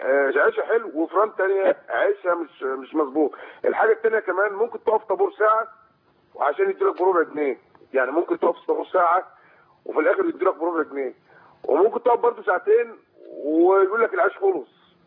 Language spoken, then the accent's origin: Arabic; Mansoura, Dakahlia, Egypt; انا من المنصوره، من المنصوره نفسها.